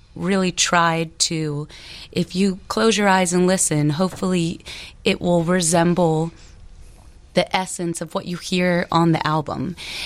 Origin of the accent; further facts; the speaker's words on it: Baltimore, Maryland, United States; I actually have family that used to live in Oak Park, and I'm from Baltimore, and my mom, my brother, my family, we would all drive from Maryland to Oak Park